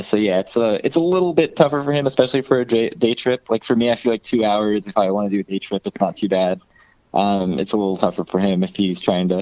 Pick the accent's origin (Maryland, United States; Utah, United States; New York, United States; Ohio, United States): Maryland, United States; I mean, I moved up here from Maryland. Like, I grew up in Maryland, knew Kyle from college